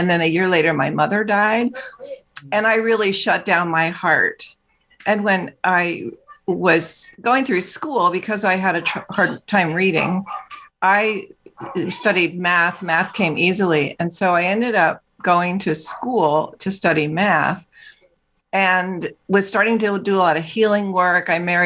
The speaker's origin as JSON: {"language": "English", "region": "East Coast", "country": "United States", "lives_now": "San Francisco, United States", "said": "I was from the East Coast, but we'd made our way out west in San Francisco."}